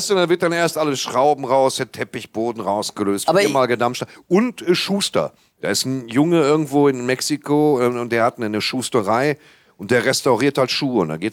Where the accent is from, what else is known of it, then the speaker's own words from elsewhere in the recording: Hamburg, Germany; Auch hier in Hamburg. Meine Heimatstadt.